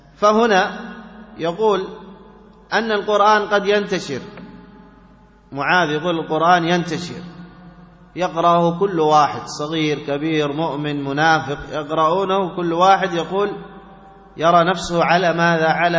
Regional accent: Yemen; وهذا معروف عندنا في اليمن، يجتمع علماء اليمن على فلان

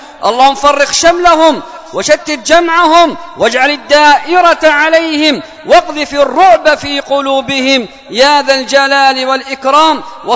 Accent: Yemen; اللهم من أراد بلادنا اليمن بسوء فاجعل فتنته في نفسه

